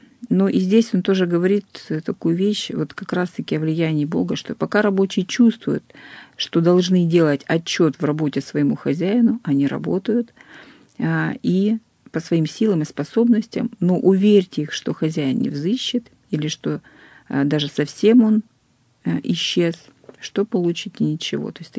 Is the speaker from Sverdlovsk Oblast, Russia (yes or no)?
yes; Nizhny Tagil, Sverdlovsk Oblast, Russia; я сама из Нижнего Тагила, поэтому для меня еще эта история очень близка.